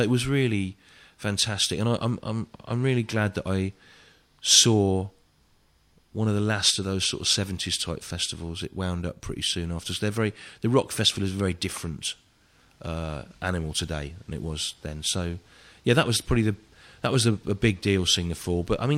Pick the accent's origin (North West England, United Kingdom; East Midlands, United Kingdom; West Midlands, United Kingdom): West Midlands, United Kingdom; Birmingham; growing up in Birmingham, which had really weirdly tight licensing laws because of its Quaker history